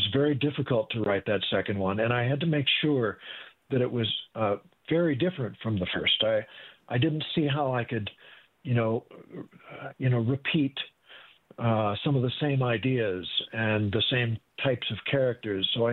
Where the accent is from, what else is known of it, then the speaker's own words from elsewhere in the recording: Minnesota, United States; I grew up in Minnesota.